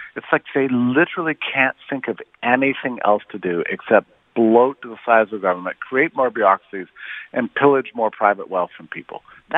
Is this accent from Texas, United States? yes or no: yes; Texas, United States; I was raised in Texas on the border